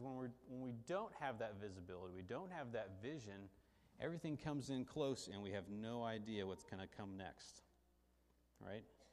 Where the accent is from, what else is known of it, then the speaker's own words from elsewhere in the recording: Oakland, California, United States; born there; And I grew up in fog. I was born in Oakland, California. And so fog is just part of our life.